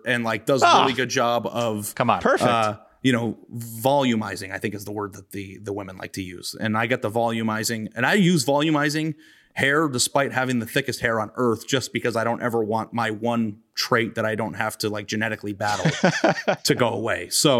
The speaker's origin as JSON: {"language": "English", "town": "Phoenix", "region": "Arizona", "country": "United States", "tie": "born or raised there", "said": "I grew up in Phoenix, Arizona."}